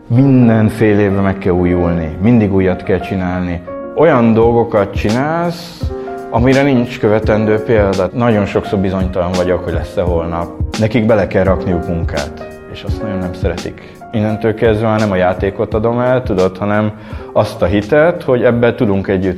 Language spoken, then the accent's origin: Hungarian; Nagykanizsa, Zala, Hungary; Honnan jövök? Jó kérdés, Nagy Kanizsáról.